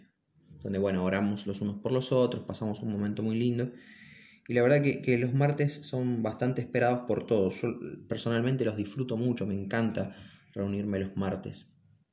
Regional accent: Argentina; hace más o menos 2 semanas y media que en mi país, Argentina, se declaró el confinamiento forzoso.

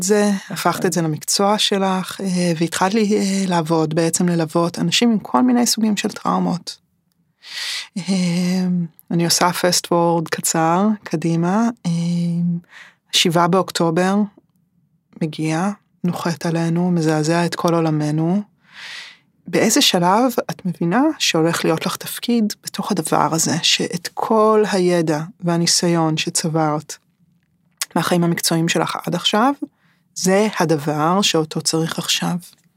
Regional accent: Tel Aviv, Tel Aviv District, Israel; אני תל אביבית

